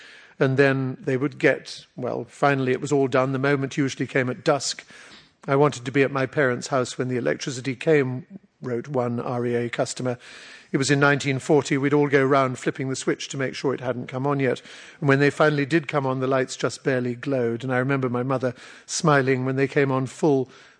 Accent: United Kingdom; now in United States; a British man, I'm ashamed to say, or used to be when I was a Brit, I'm now an American

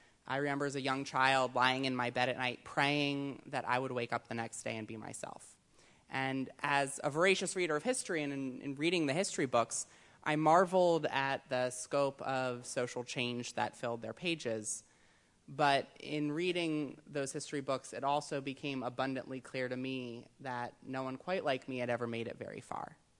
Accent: Delaware, United States; I actually just drove straight up from Dover, Delaware, the state capital of my home state of Delaware

